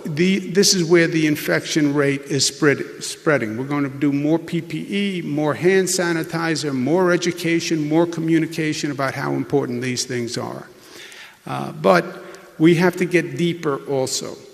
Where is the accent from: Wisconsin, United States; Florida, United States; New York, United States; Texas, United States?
New York, United States; Queens; I'm a child of an outer borough. I'm from Queens. Queens, Brooklyn, Bronx, Staten Island, Those are the outer boroughs.